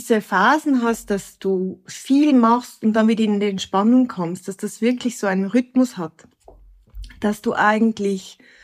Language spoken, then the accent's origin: German; Tyrol, Austria; accent: Tyrolean mixed with Swiss; now in Zürich, Switzerland; Ich bin ursprünglich aus Tirol, ich bin eine Nordtirolerin, bin in der Nähe von Innsbruck aufgewachsen, aber ich lebe seit 28 Jahren in Zürich und mein Sprachzentrum mischt, also das mischt Tiroler Worte mit der Schweizer Betonung.